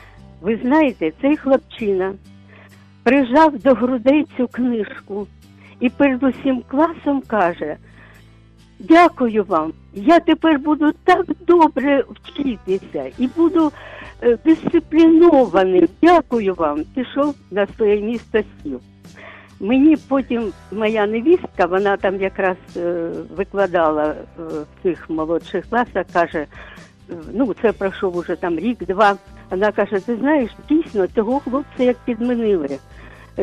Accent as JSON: {"language": "Ukrainian", "town": "Kharkiv", "region": "Kharkiv Oblast", "country": "Ukraine", "said": "ми перед учнями розповіли, що ми з Харкова, краєзнавці"}